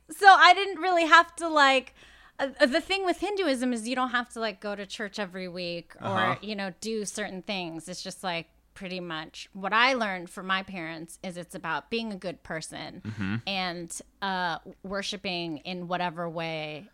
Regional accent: Pittsburgh, Pennsylvania, United States; I grew up in Pittsburgh. There's actually 3 different temples there right now.

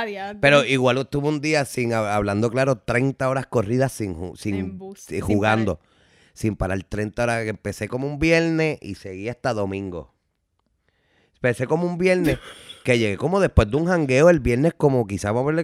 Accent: Puerto Rico; como todo puertorriqueño, soy católico, o sea, soy católico. Uh-huh. Ya no soy católico

